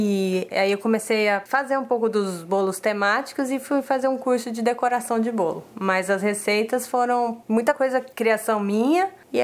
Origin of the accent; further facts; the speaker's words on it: Campinas, São Paulo, Brazil; São Paulo, Campinas.